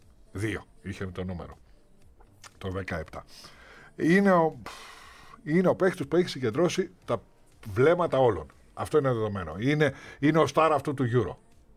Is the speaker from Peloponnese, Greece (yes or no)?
no; Larissa, Thessaly, Greece; Είμαι από τη Λάρισα.